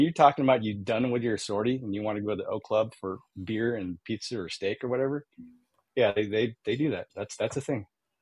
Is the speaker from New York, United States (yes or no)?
no; California, United States; I grew up in the Bay Area. So my dad was actually in the Army too, and I was born at Fort Ord